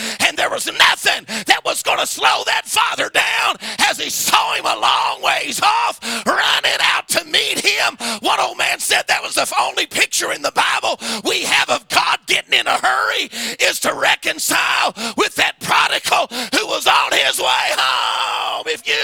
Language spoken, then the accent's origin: English; Louisville, Kentucky, United States; born there; now in Tulsa, United States; I mean, I was born in Louisville and visit my dad there every summer.